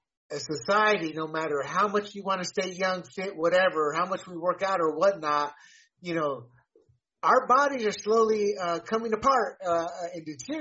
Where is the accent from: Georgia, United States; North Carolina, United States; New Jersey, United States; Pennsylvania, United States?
North Carolina, United States; Only because I'm from North Carolina.